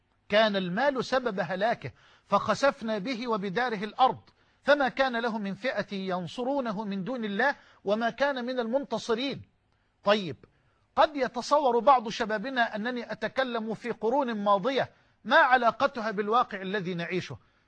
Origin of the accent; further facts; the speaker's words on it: Egypt; يعني كما يقال عندنا في مصر يضحك الطوب، يضحك الطوبة